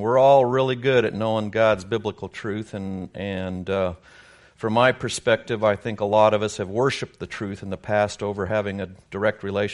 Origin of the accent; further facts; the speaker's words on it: Colorado, United States; I'm from Colorado